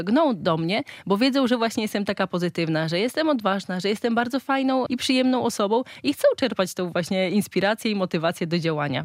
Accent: Suchowola, Podlaskie Voivodeship, Poland; Pochodzę z Suchowoli, tam około 3000 mieszkańców.

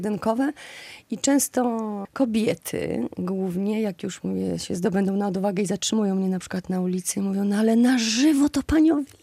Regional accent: Białystok, Podlaskie Voivodeship, Poland; Ja cały czas jestem stąd. Już mieszka tu tylko mama, natomiast ja tu przyjeżdżam często.

